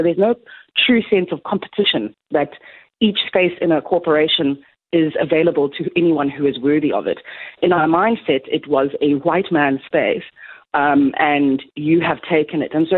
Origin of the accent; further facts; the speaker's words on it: Durban, KwaZulu-Natal, South Africa; now in Cape Town, South Africa; I'm actually a Durbanite.